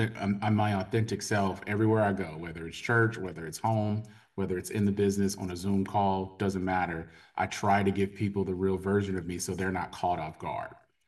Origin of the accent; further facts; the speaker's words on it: Indianapolis, Indiana, United States; So Stanley Electronic Security was based out of my hometown of Indianapolis, Indiana.